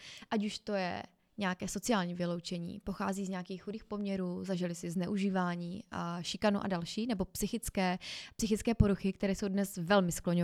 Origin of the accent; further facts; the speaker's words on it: Havířov, Moravian-Silesian Region, Czechia; Pane bože, já jsem holka ze Šumbarku. Prostě vyrůstala jsem v getu a taky se mi povedly věci, o kterých jsem nikdy nesnila.